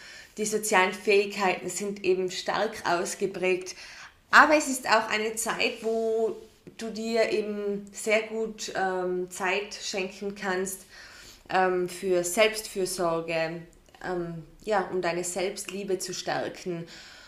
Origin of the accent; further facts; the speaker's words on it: Austria; Ich kann nur sagen, bei uns in Österreich ist es oft das Erste, wenn du deinen ersten Frauenarzttermin wahrnimmst, dass du die Pille verschrieben bekommst.